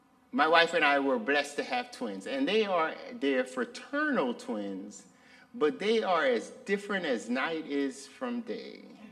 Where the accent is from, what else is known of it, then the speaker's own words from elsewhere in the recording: Jamaica; I'm from Jamaica, and I got beat and rhythm in my bones